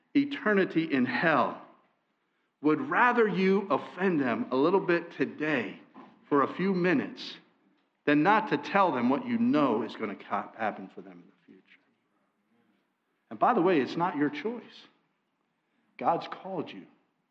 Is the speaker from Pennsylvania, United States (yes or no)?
yes; Valley Forge, Pennsylvania, United States; I grew up in this area pretty much. I was born in Valley Forge, Pennsylvania. And I grew up there, went to high school locally, not too far from here.